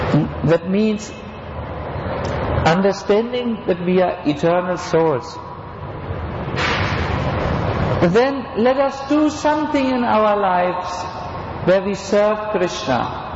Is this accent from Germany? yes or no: yes; Germany; English is a second language; I'm coming from Germany.